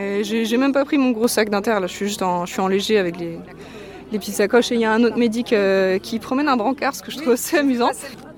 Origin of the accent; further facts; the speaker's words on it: Rennes, Brittany, France; Moi, je suis de Rennes.